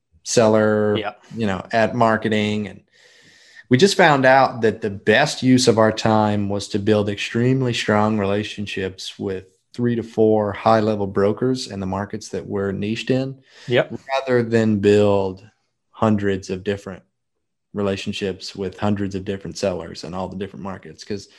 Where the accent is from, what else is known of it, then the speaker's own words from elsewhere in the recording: Memphis, Tennessee, United States; But I'm from Memphis, and that's where my family is.